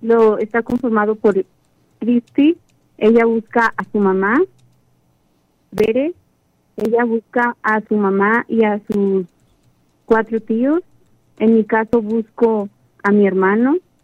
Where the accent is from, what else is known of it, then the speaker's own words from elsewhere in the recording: Puebla, Mexico; soy del estado de Puebla.